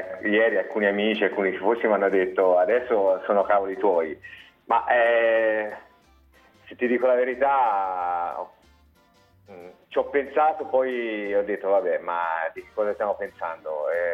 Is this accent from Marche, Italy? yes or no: no; Siena, Tuscany, Italy; io sono senese e poi menzanino nell'animo.